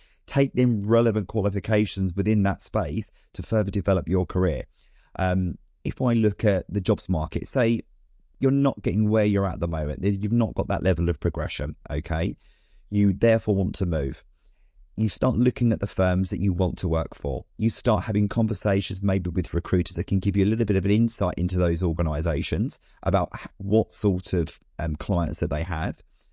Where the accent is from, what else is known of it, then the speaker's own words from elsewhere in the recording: United Kingdom; But we're British at the end of the day.